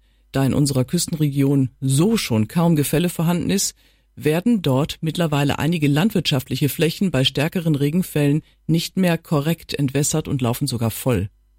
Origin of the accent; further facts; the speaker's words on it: Lower Saxony, Germany; Ich sorge mich darum, dass meine Heimat irgendwann nur noch ein großer See nördlich von Jevers sein wird.